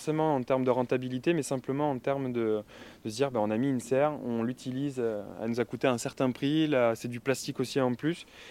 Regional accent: Île-de-France, France; Moi j'étais en Seine-et-Marne à la base, j'ai grandi en Seine-et-Marne.

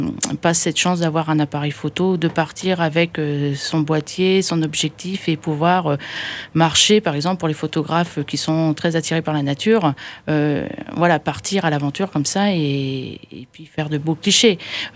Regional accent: Sainte-Croix, Occitanie, France; Moi je suis de Sainte-Croix

